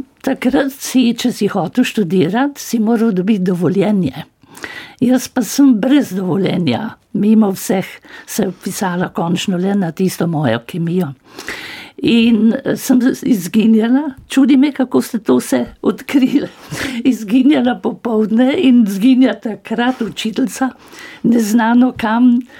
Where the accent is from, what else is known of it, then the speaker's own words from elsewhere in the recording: Upper Carniola, Slovenia; Oh, veste, kako je, jaz sem Gorenka.